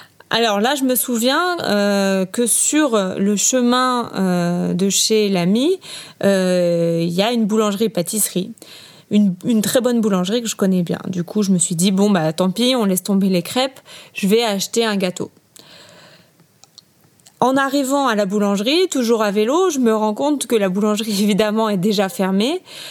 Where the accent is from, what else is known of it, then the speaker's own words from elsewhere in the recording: Brittany, France; Alors comme je viens de Bretagne, évidemment, ce qui s'imposait, c'était de faire des crêpes.